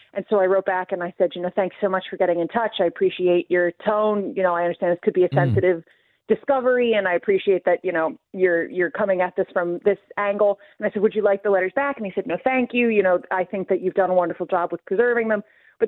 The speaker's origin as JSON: {"language": "English", "country": "United States", "tie": "born or raised there", "moved": "as an adult", "lives_now": "Ireland", "said": "I grew up in the States. I lived in the States. I moved to Ireland in 2018."}